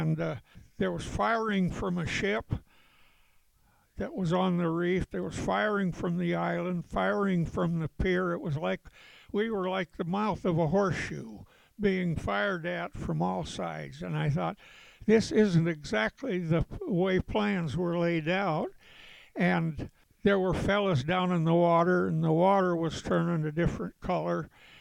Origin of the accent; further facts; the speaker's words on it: Idaho, United States; born there; As I was born in Idaho, I was very familiar with snow